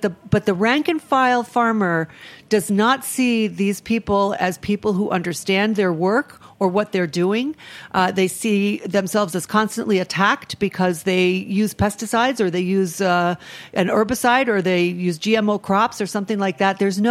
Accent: Rhode Island, United States; I am from a small state in New England. I'm from Rhode Island

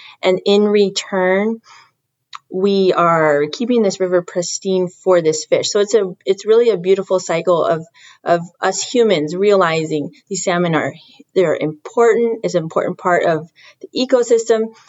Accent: Pacific Northwest, United States; So we think of our local salmon. We're from the Pacific Northwest.

